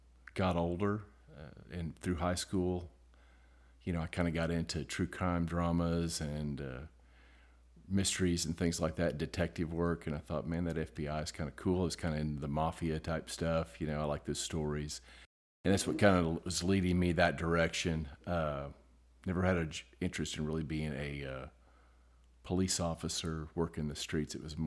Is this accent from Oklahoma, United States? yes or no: yes; Big Cabin, Oklahoma, United States; I grew up in a little small town called Big Cabin, Oklahoma. So I graduated with a class of 18 people